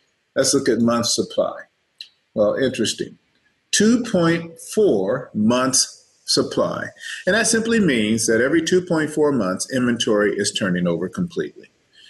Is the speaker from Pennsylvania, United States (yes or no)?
no; San Bernardino, California, United States; You know, I remember I grew up in San Bernardino.